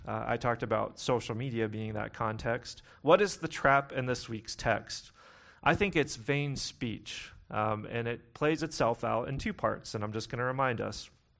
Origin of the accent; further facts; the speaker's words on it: Pittsburgh, Pennsylvania, United States; Many of you who know me, where I grew up in Pittsburgh, this was yins